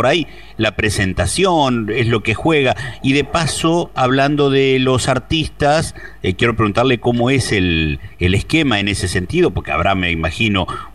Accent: Concepción del Uruguay, Entre Ríos, Argentina; soy de aquí, de Concepción del Uruguay, en Entre Ríos, de LT11.

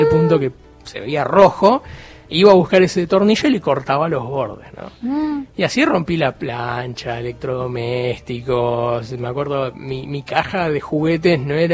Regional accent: Buenos Aires, Argentina; soy un chico de Pompeya, Parque Patricios

